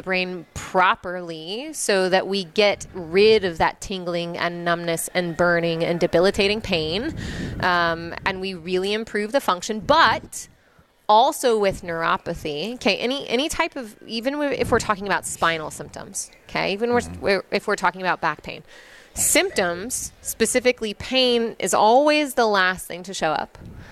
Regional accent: Nebraska, United States; My husband and I, we have an old farmhouse. I'm from Nebraska.

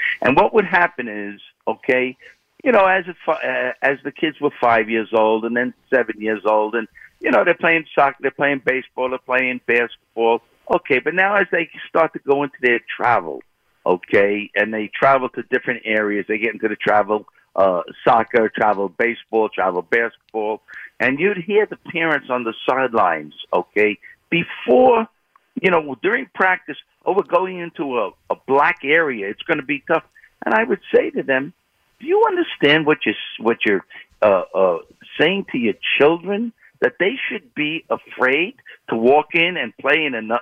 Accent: New York City, New York, United States; I'm 73. I grew up in Bed-Stuy. My dad had a liquor store in Bed-Stuy back in the 50s and 60s.

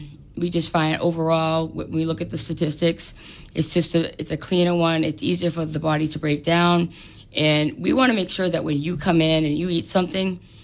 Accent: Nantucket, Massachusetts, United States; now in Fairhaven, United States; and I actually moved to Fairhaven from Nantucket in October of last year. And we're from Nantucket, and we wanted something that was the closest we could.

